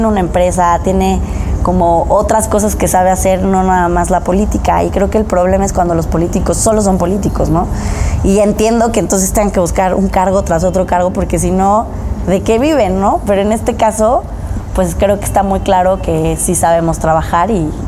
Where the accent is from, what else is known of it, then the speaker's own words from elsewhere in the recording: Mexico City, Mexico; Y yo que soy chilanga, pues lo veo, aquí está imposible salirte de casa de tus papás